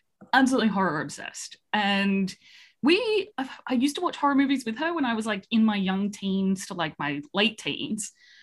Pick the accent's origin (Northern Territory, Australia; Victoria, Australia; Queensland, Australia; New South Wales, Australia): New South Wales, Australia; Sydney; So I am from Sydney, Australia.